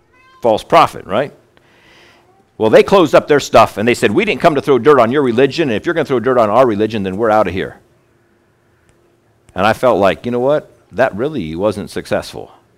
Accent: Kelowna, Iowa, United States; And I grew up in Kelowna, Iowa.

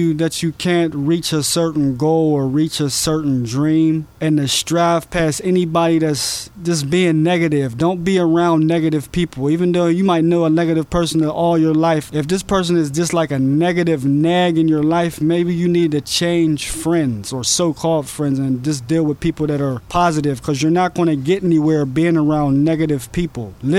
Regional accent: Pittsburgh, Pennsylvania, United States; Actually, I was born in Pittsburgh, PA, grew up in Belsouver on the south side of Pittsburgh.

